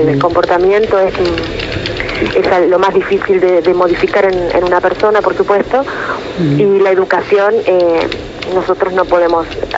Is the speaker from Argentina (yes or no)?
yes; Entre Ríos, Argentina; born there; also born or lived in Córdoba; now in Iguazú, Argentina; Soy nacida en Entre Ríos, pero estudié en mi carrera universitaria en Córdoba.